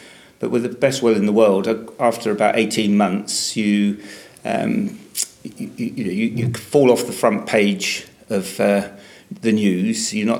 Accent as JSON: {"language": "English", "town": "Dover", "region": "South East England", "country": "United Kingdom", "tie": "born or raised there", "said": "my hometown in Dover, in Kent. So it will lead you through Canterbury and then down to the coast at Dover in Kent is where I was was br"}